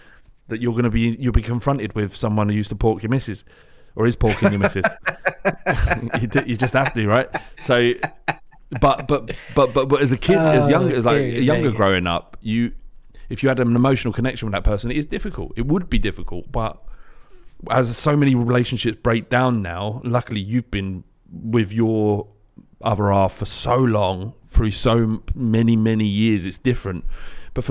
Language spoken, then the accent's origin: English; London, United Kingdom; now in West Country, United Kingdom; I'm coming from London and the pool of fish is greater than that in other areas. Like where I live now, which is a small town in the West Country